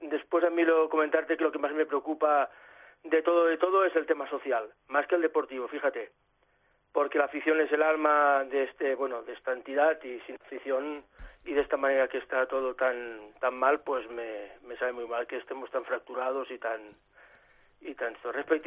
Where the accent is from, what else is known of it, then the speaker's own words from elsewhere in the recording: Salas, Asturias, Spain; Ya sabes de dónde soy, de Salas.